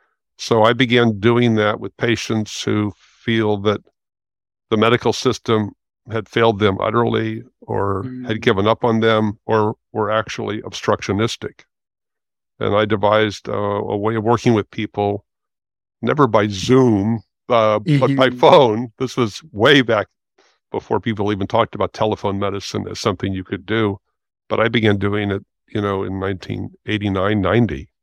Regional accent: Los Angeles, California, United States; So I'm 70 years old, and I grew up in West Los Angeles. And at age 11, with some friends, we did a junior lifeguard program right by Santa Monica Pier.

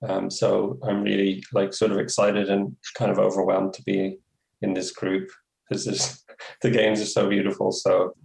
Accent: Ireland; And I've traveled around the world. I'm from Ireland.

